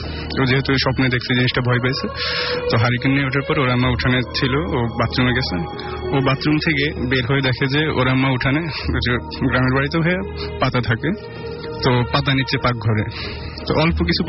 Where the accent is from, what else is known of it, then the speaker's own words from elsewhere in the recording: Bhabaniganj, Chittagong Division, Bangladesh; now in Dhaka, Bangladesh; আমি আসছি মিরপুর 10 নম্বর থেকে। আমার বাড়ি হচ্ছে লক্ষ্মীপুর জেলায়, আমার গ্রামের বাড়ি হচ্ছে ভবানীগঞ্জ ইউনিয়নে।